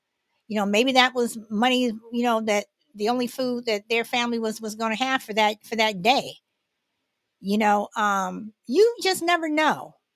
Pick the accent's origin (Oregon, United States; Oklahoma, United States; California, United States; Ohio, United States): California, United States; I'm from California.